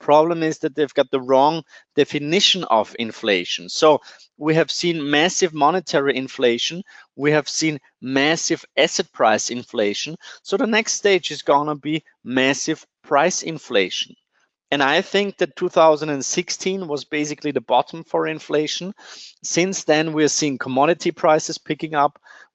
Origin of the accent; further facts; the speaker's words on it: Austria; As you know, I'm not only from Austria